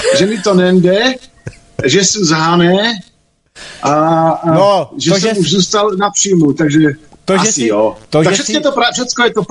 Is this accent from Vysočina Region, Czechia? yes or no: no; Henšlov, Olomouc Region, Czechia; Takže jsem z Hané a narodil jsem se v Henšlově u Přerova. Taká malá díra pod Chemičkou. Vedle Vymyslova, vedle vyplavený Troubek, tam někde v těch končinách jsem se objevil.